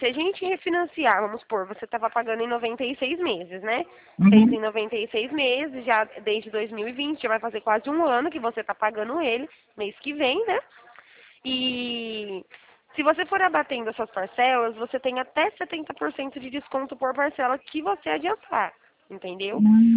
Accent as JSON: {"language": "Portuguese", "town": "Araras", "region": "São Paulo", "country": "Brazil", "said": "sou daqui de Araras."}